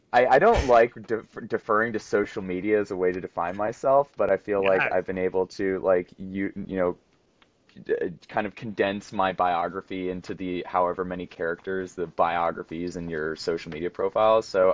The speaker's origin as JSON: {"language": "English", "town": "Whitefish", "region": "Montana", "country": "United States", "tie": "born or raised there", "said": "And I am also an event promoter for a gravel cycling event in my hometown of Whitefish, Montana."}